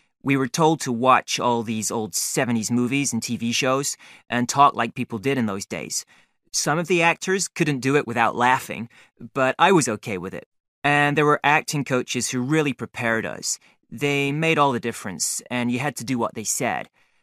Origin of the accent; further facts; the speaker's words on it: Midwest, United States; Actually, I'm from the Midwest. We do a lot of skating there, so I already had some skills.